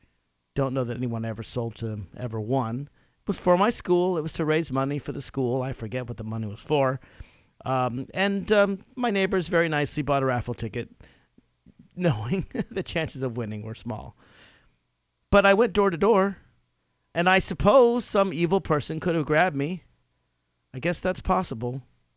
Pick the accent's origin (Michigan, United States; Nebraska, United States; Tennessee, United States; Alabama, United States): Tennessee, United States; Nashville; Now, I'm from Nashville, Tennessee, which is a medium-sized city, certainly no small town.